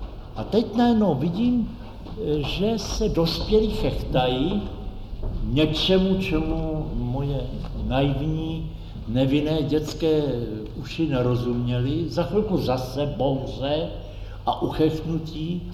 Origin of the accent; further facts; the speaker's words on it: Plzeň, Plzeň Region, Czechia; Jako chlapec jsem jezdil z Plzně do Prahy k strýci na kratší, delší období, na návštěvu, pobyt.